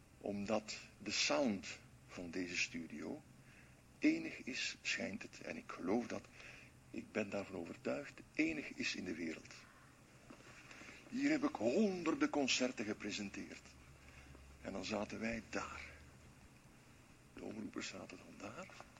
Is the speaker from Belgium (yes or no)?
yes; Flanders, Belgium; Ik ben een Vlaming, geboren met een baksteen in de buik.